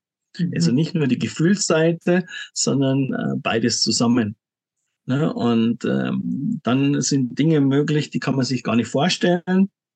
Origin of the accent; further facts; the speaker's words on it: Munich, Bavaria, Germany; bin in München, ja, bin auch gebürtiger Münchner, war aber schon ein bisschen unterwegs in der Welt auch und bin 57